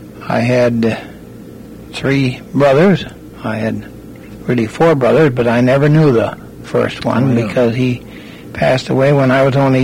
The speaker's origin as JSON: {"language": "English", "town": "Grand Haven", "region": "Michigan", "country": "United States", "tie": "born or raised there", "said": "I was born in Grand Haven on the 20th day of December in 1899."}